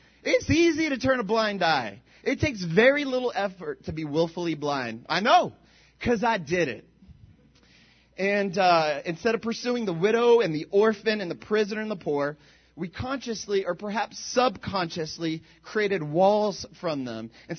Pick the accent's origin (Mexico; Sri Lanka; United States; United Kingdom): Mexico; now in Puerto Rico; I'm from Puerto Rico, and I'm not from there. I'm Mexican, right? But that's where I live.